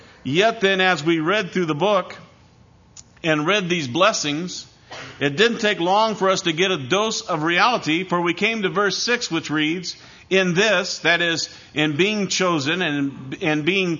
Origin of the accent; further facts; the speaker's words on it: Iowa, United States; When I was a child growing up in Iowa, we would on occasion have some significant snowfalls.